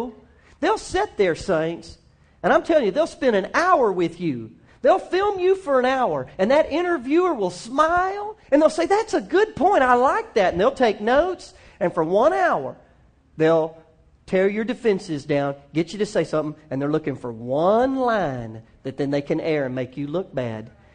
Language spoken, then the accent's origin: English; the South, United States; but I'm from the South, a bald-faced lie is what I'd have done.